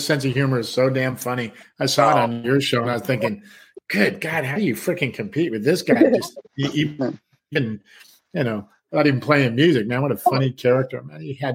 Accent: Los Angeles, California, United States; I grew up in Los Angeles, man.

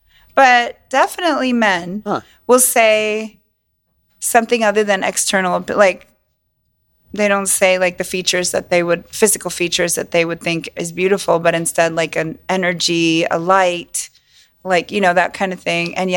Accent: California, United States; Because like, I grew up in California, so I don't have that perception of that's a great conversation piece for me.

